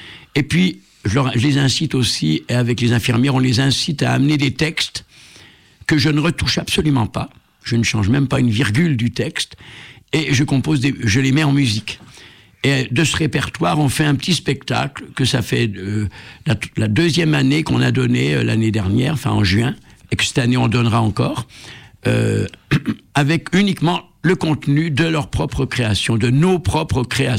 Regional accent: France; Bah, français, évidemment, je suis français. Oui. Donc, je chante en français.

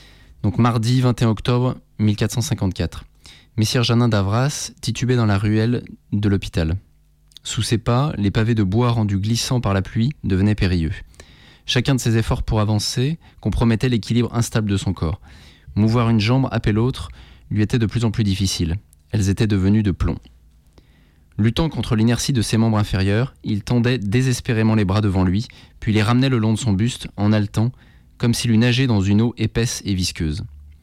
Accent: Lyon, Auvergne-Rhône-Alpes, France; je suis lyonnais, parce que il y avait, le, comme tu le sais, le, la tradition familiale de la librairie à Lyon, depuis le 19e siècle.

